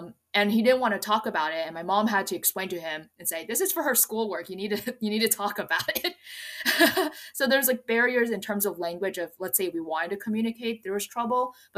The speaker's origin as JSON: {"language": "English", "town": "New York City", "region": "New York", "country": "United States", "tie": "born or raised there", "lives_now": "Chicago, United States", "said": "Ethnicity-wise, I'm Chinese, but born in the U.S., so proudly Chinese-American. I am based in Chicago, but I grew up in New York City in Flushing, which is a predominantly Chinese neighborhood there."}